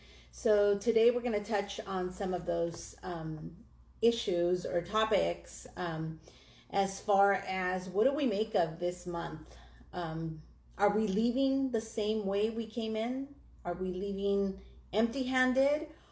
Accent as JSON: {"language": "English", "country": "United States", "lives_now": "Dallas, United States", "said": "I'm actually a convert to Islam. I'm Mexican American, and I live in Dallas, Texas."}